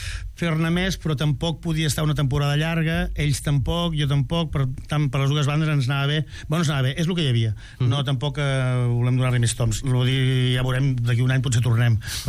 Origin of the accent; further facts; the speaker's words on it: Catalonia, Spain; accent: Catalan; espanyol, jo tinc accent català, no sé si colarà